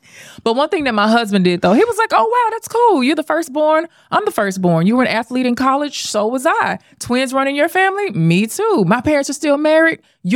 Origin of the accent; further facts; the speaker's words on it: Memphis, Tennessee, United States; also born or lived in Dallas; now in New York City, United States; He's born and raised in Arkansas. I'm born and raised in Memphis.